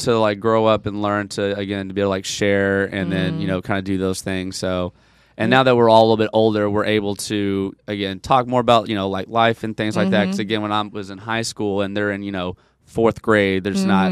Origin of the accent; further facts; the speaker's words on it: Dallas, Texas, United States; I'm from Dallas, Texas.